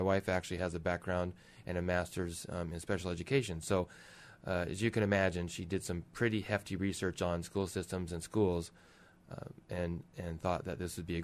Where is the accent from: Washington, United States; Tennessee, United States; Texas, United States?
Washington, United States; Well, I was originally from Washington State, so I'm a transplant.